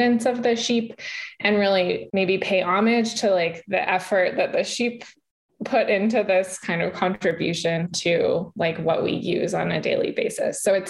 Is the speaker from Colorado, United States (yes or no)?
yes; Colorado, United States; also born or lived in Reno / Minneapolis; now in Missouri, United States; I'm from Colorado originally, and now I live in Missouri and I've lived in Reno and Minneapolis.